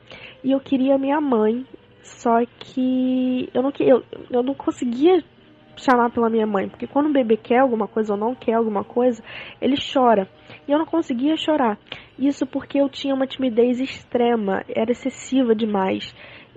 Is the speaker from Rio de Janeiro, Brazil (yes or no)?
yes; Niterói, Rio de Janeiro, Brazil; tenho 19 anos, sou de Niterói, Rio de Janeiro, sou graduando em Letras em Inglês pela UF